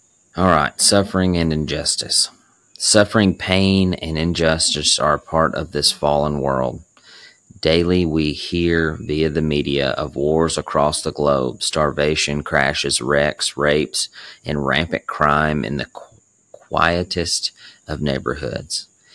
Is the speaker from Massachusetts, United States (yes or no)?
no; Montgomery, Alabama, United States; also born or lived in Texas; I resigned, which was traumatic, and decided to move back to Montgomery, my hometown.